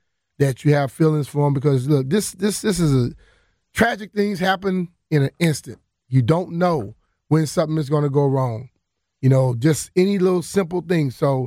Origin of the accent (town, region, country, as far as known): Chevy Chase, Maryland, United States; born or raised there